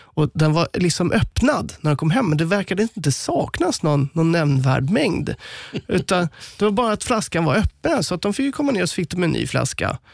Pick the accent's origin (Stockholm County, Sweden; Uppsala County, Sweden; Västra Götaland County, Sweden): Uppsala County, Sweden; Bålsta; Det var en hamburgerrestaurang i Bålsta där jag växte upp.